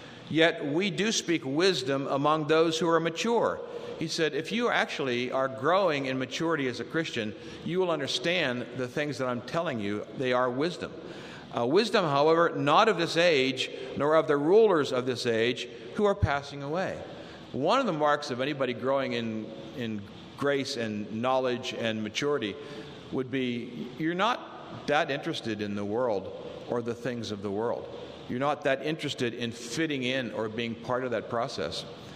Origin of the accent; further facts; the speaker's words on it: Dubois, United States; growing up in Dubois, I knew all the Catholic kids, and I knew they weren't holy, okay?